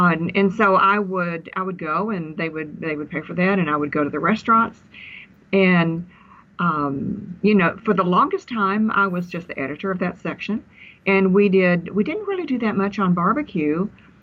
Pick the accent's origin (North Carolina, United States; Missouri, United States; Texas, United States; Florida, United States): Texas, United States; Austin; born or raised there; also born or lived in Lisbon